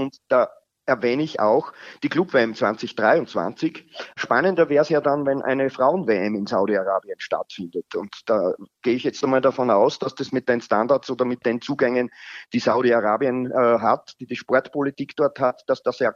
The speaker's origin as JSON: {"language": "German", "country": "Austria", "said": "Ich gehe aber davon aus, dass wir in Deutschland und auch in Österreich, wo ich herkomme, aufgrund der 50+1-Regel gut geschützt sind."}